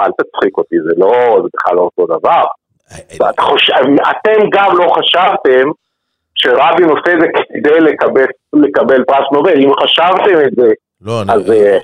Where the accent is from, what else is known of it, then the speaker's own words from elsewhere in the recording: Shoval, Southern District, Israel; also born or lived in Midreshet Ben-Gurion; now in Yeruham, Israel; בן קיבוץ שובל. שובל. זה קיבוץ של השומר הצעיר בצפון הנגב. שם גדלתי, התבגרתי, הייתי חבר קיבוץ הרבה שנים. אחר כך גרנו הרבה שנים, כמעט 20 שנה, במדרשת בבוקר, בנגב.